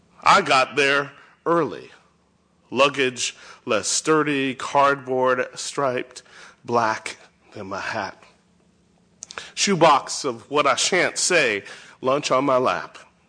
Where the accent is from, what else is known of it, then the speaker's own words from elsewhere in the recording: Topeka, Kansas, United States; growing up in Topeka, Kansas, like I did in part, Linda Brown played piano at my church and sang, and I knew her growing up.